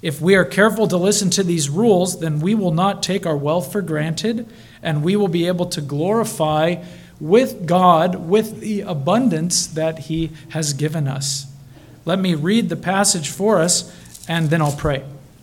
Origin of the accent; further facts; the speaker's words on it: Thailand; also born or lived in Albania / North Macedonia; I was born in Thailand and spent most of my education years in Thailand.